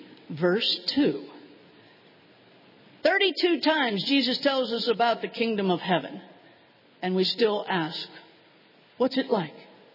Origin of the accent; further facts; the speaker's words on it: Pennsylvania, United States; Now you know I'm not from New England, so maybe it's just the southwestern Pennsylvania sayings, but we used to say, finders keepers, losers weepers.